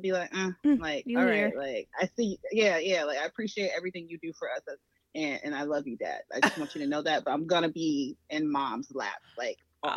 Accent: New York, United States; I'm coming from New York and bitch, what, a whole cannabis?

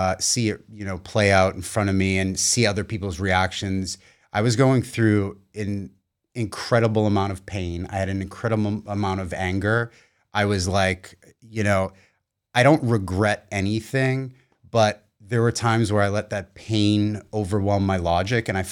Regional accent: Boston, Massachusetts, United States; You know, I grew up in Boston and I will take a bullet for my family

